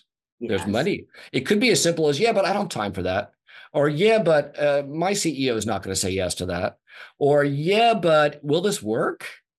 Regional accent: Philadelphia, Pennsylvania, United States; I'm from Philly.

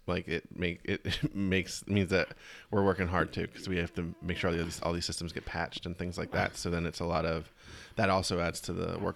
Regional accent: Reading, Pennsylvania, United States; I went to Penn State Berks, which is outside of Reading.

